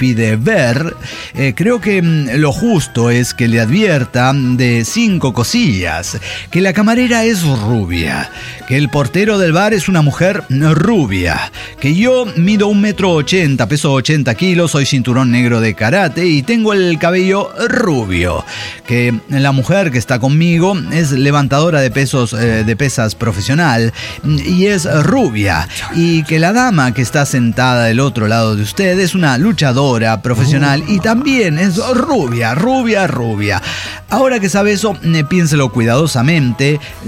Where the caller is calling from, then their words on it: Chihuahua, Mexico; de Chihuahua.